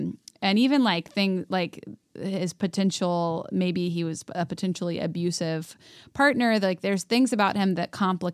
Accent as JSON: {"language": "English", "town": "Chapel Hill", "region": "North Carolina", "country": "United States", "said": "especially because we're all from Chapel Hill."}